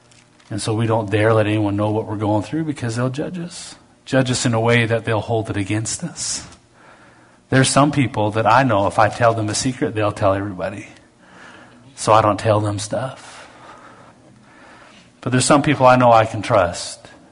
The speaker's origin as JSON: {"language": "English", "country": "Canada", "said": "Just because I'm a Canadian"}